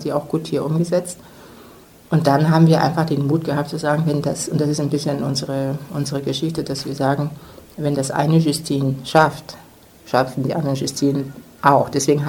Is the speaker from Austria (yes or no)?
no; Cameroon; now in Germany; Wir kommen selber aus Kamerun, weil die Frage kommt immer, warum Benin und nicht Kamerun